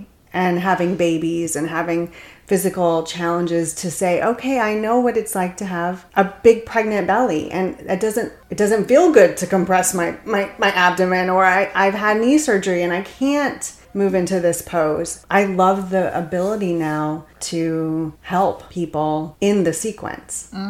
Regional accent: Florida, United States; also born or lived in Georgia; back to South Florida when my mom was sick, which is where I grew up, was a spa manager at a big spa in Palm Beach.

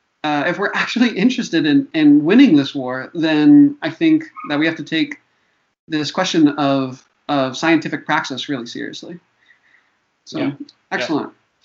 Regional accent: Charlotte, North Carolina, United States; all the way to my hometown, Charlotte, North Carolina.

